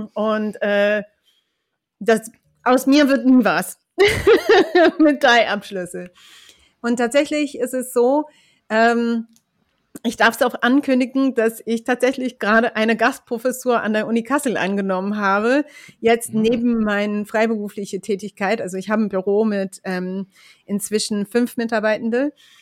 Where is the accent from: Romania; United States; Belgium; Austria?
United States; German is a second language; moved away as an adult; now in Germany; also ich komme aus den USA. Und bin seit 18 Jahre dieses Jahr in Deutschland.